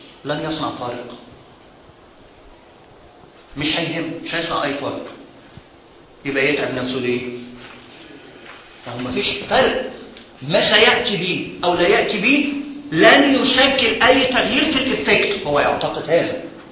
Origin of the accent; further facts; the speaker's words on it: Egypt; عدم الالتزام اللي إحنا فيه كمصريين هو اضطراب فكري وليس مجرد عادة سلوكية